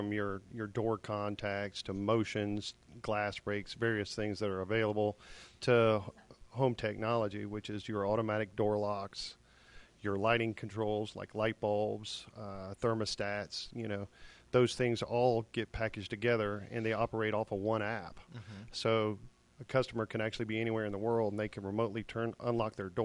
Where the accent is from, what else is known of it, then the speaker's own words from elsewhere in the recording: James Island, South Carolina, United States; I think in the Low Country, I'm from here. I'm from James Island.